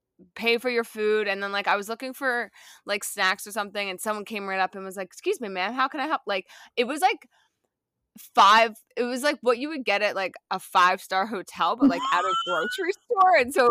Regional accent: Philadelphia, Pennsylvania, United States; I was from Philly.

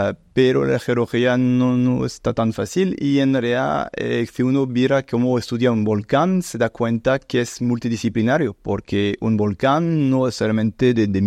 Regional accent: Clermont-Ferrand, Auvergne-Rhône-Alpes, France; Spanish is a second language; now in Costa Rica; Soy originalmente de la parte central de Francia, que se llama Clermont-Ferrand, que es bastante lejos de París, por ejemplo, que es la referencia de todos. Es una parte volcánica, pero los volcanes no son activos, son volcanes dormidos.

